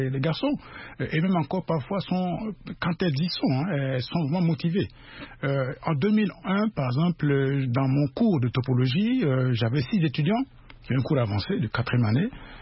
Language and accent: French; Mpende, Central African Republic; born there; Je suis né dans le Mpende.